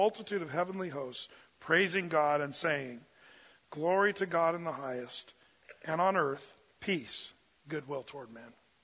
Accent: California, United States; So, no, we're all from California.

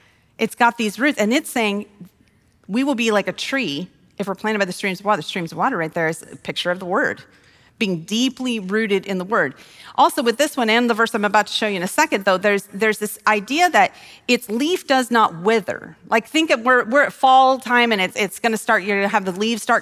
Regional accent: Wyoming, United States; I'm from Wyoming, and while they don't blow quite as much, I think of sagebrush when I think of these

